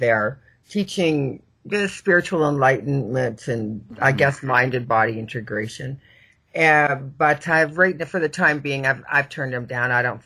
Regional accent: Canada; And I'm Canadian.

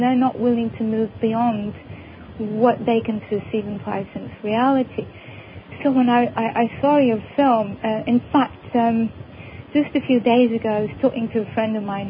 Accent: North West England, United Kingdom; I'm from Lancashire.

